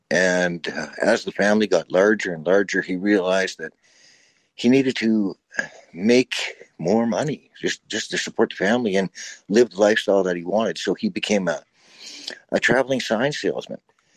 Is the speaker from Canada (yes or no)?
yes; Red Deer, Alberta, Canada; Absolutely. Yeah. All of us were born and raised in Red Deer.